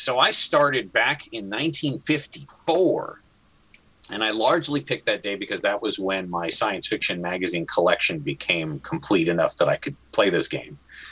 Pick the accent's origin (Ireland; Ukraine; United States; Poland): Ukraine; my home country of Ukraine